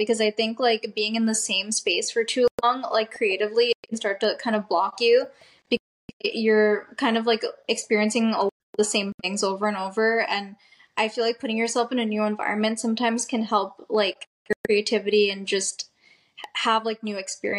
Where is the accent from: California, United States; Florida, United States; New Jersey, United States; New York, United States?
New Jersey, United States; also born or lived in Houston; So I've pretty much always lived in Jersey. I grew up in Jersey. Yeah, I love Jersey.